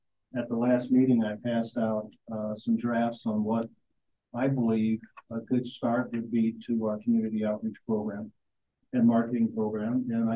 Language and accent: English; Midwest, United States; And well, I come from the Midwest, so we got it all.